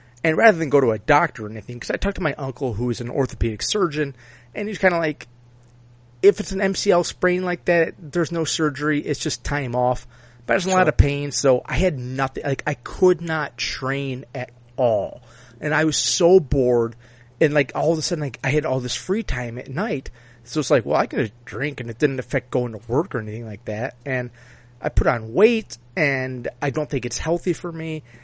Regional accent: Ireland; what a better first drink in one's life than a swig of wine underneath the Eiffel Tower as an Irishman replacing the lack of love with the bottle.

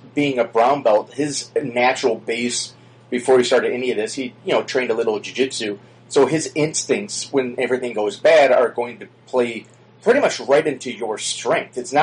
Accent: Chicago, Illinois, United States; he's from my hometown of Chicago

